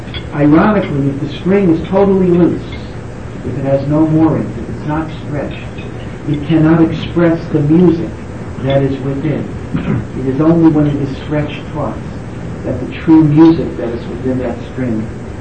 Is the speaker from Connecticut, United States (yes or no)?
yes; Hartford, Connecticut, United States; and I'm from Hartford, Connecticut, so I worked in the law department of the Aetna Life Insurance Company.